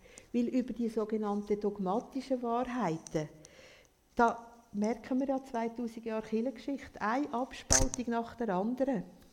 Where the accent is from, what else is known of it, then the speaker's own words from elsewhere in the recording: Switzerland; haben wir als Schweizer ja ganz viele Möglichkeiten.